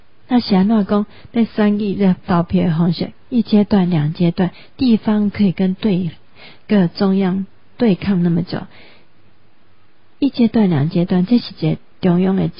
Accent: Taiwan

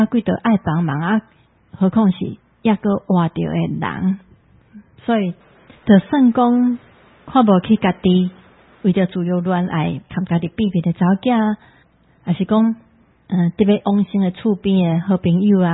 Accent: Taiwan; 咱台湾人伫遮这个所在成长大汉，

